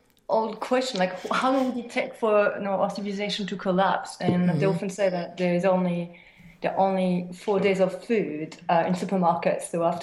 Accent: France; English is a second language; I grew up in the French countryside

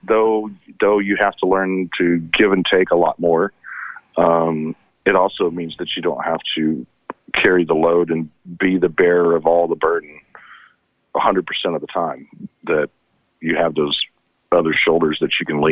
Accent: Texas, United States; Getting back down to my home state. That's going to be a blast for sure.

